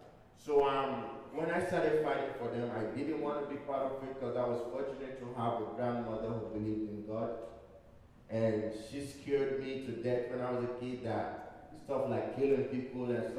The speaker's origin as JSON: {"language": "English", "town": "Kabala", "region": "Northern Province", "country": "Sierra Leone", "tie": "born or raised there", "lives_now": "Canada", "said": "I was born in Kabbalah, which is the north of the country, right up on the top there, like more kind of like BC in the mountains. Like when I came to Canada, I was in Alberta."}